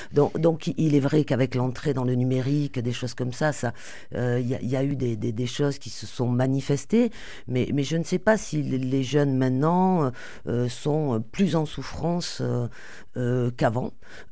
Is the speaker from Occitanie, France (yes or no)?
yes; Toulouse, Occitanie, France; moi j'ai grandi à Toulouse, hein. Je suis une Toulousaine, j'ai fait ma scolarité ici